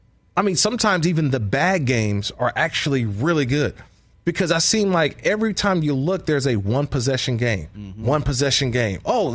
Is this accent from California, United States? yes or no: yes; Oakland, California, United States; I grew up in Oakland as a Bay Area guy and played for the Raiders